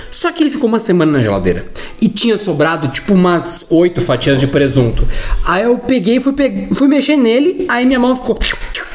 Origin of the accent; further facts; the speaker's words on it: São Vicente, São Paulo, Brazil; Sou de São Vicente.